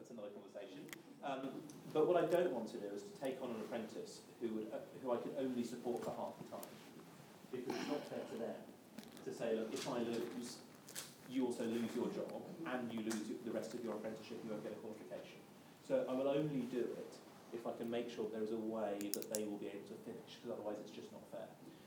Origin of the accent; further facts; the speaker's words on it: Cambridge, East of England, United Kingdom; I grew up in Cambridge.